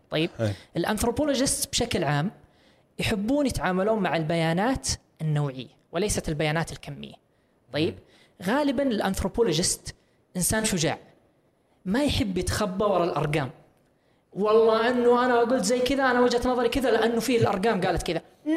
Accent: Saudi Arabia; عندنا في السعودية

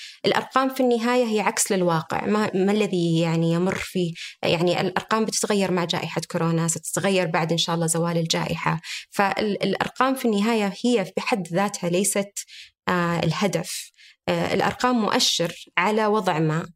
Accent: Saudi Arabia; عندنا في المملكة العربية السعودية

